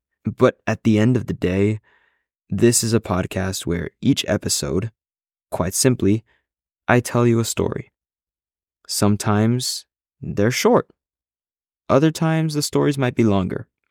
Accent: Florida, United States; I'm a high schooler. I'm from Florida, and I am a lover of stories.

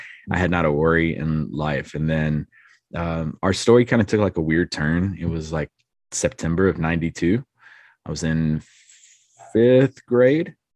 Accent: Lumberton, North Carolina, United States; I grew up in North Carolina. Grew up in Lumberton, North Carolina for most of my life.

